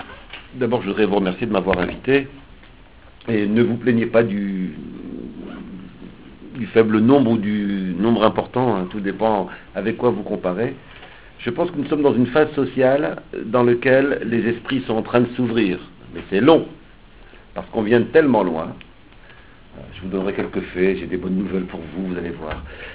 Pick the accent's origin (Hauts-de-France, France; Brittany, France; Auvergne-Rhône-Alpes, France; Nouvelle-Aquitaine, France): Hauts-de-France, France; Roubaix; Moi, je viens d'une ville ouvrière qui s'appelle Roubaix. J'ai grandi à Roubaix